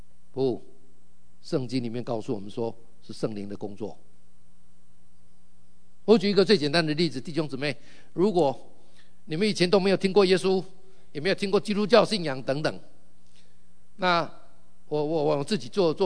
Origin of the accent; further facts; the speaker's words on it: China; now in United States; 我是中国人，那一个人是犹太人，而且我现在住在美国，